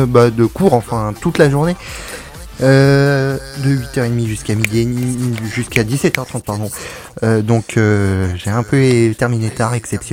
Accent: Paris, Île-de-France, France; Et ça, là, ça se voit les Parisiens. Nous sommes vraiment des Parisiens. On a parlé de métro. Voilà. On a parlé des lignes de métro.

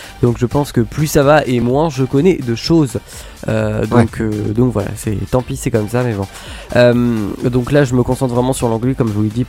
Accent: Normandy, France; Vous savez ma réponse, étant donné que je suis normand.

